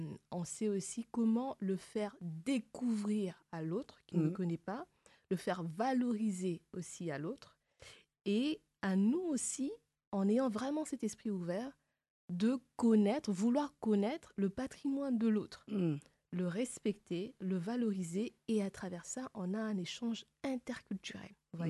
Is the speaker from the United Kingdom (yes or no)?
yes; England, United Kingdom; now in Paris, France; mes parents sont des origines de la République démocratique du Congo, mais voilà, on a grandi en Angleterre. Et ensuite, moi, je suis venue m'installer en France sur Paris pour des raisons de travail